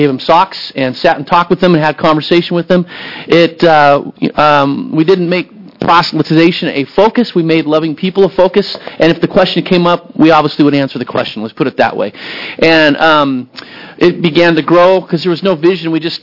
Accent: Portland, Oregon, United States; I'm from Portland. I work in the inner city of Portland, and I work with a lot of different types of people.

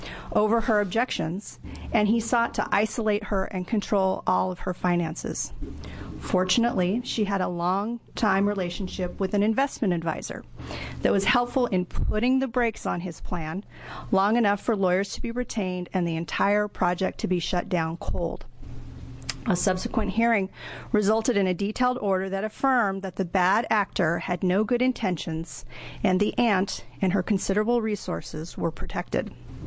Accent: Portland, Oregon, United States; I'm an attorney from Portland, Oregon

